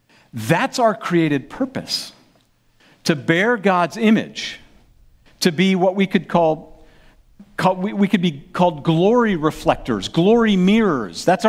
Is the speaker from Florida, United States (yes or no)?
no; Carlisle, Pennsylvania, United States; I grew up in Carlisle, Pennsylvania, South Central Pennsylvania, home of Dickinson College.